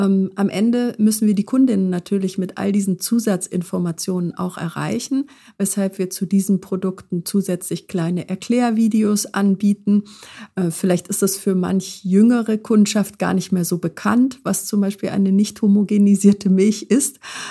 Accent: Konstanz, Baden-Württemberg, Germany; Ich komme vom Bodensee aus Konstanz

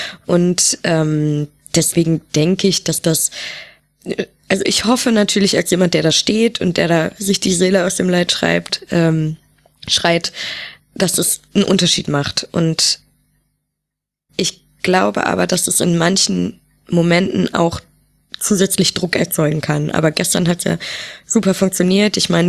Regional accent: Düsseldorf, North Rhine-Westphalia, Germany; Also ich komme ja aus Düsseldorf

